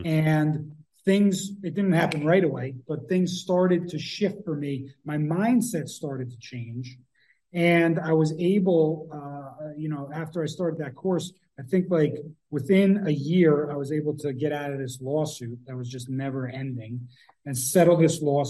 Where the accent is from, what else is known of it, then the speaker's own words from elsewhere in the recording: New Jersey, United States; I'm from Jersey. We don't talk like that.